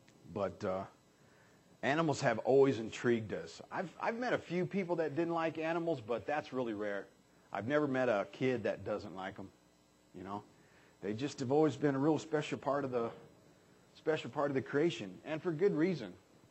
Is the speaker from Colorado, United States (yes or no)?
no; New Mexico, United States; Even when I was a young kid, growing up in New Mexico, I would catch almost anything that moved.